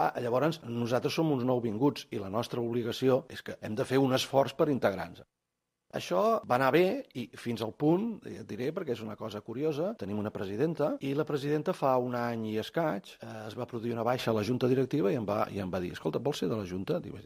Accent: Barcelona, Catalonia, Spain; també de Barcelona, 71 anys.

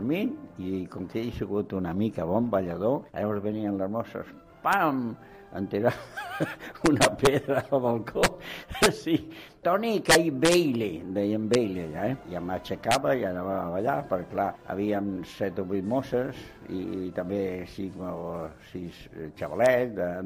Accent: Barcelona, Catalonia, Spain; born there; vaig néixer a Barcelona, a Sant Gervasi. Vaig néixer el 18 de gener del 32. Al gener, si de vol, faré 81.

